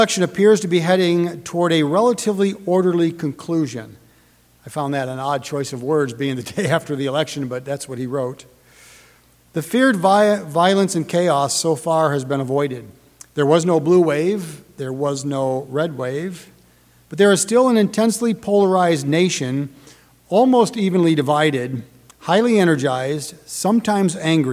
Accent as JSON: {"language": "English", "town": "Detroit", "region": "Michigan", "country": "United States", "tie": "born or raised there", "said": "Most of you know I grew up in the Detroit area."}